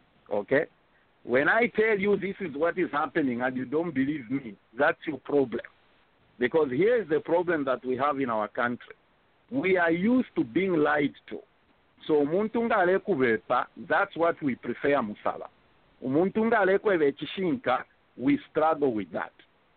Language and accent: English; Copperbelt, Zambia; accent: Copperbelt; I hope I'll pronounce this properly, my Copper Belt accent.